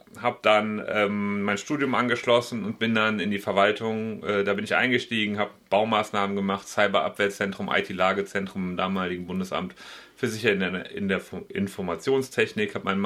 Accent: Bornheim, North Rhine-Westphalia, Germany; ich bin ja in Bornheim bzw. in Breenig aufgewachsen. Ich bin zwar in Bonn im Krankenhaus geboren, aber nach den ersten Tagen dann immer hier im Rheinland gewesen.

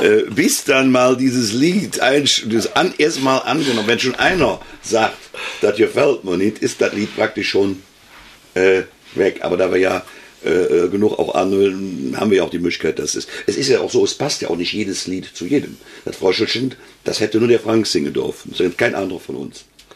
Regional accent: Cologne, North Rhine-Westphalia, Germany; Wir wären als Kölsche froh, wenn wir da stünden.

